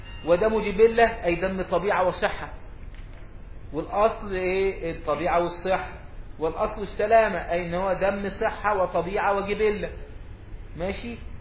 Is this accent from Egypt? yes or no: yes; Egypt; عندنا في مصر الحامل طحيض